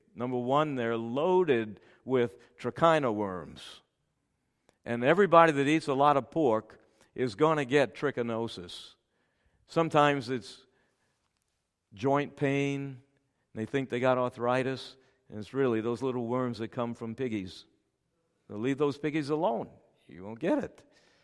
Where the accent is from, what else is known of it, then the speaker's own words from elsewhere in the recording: Louisiana, United States; Now, you have to understand something. I'm from Louisiana, South Louisiana, and crawfish is it down there.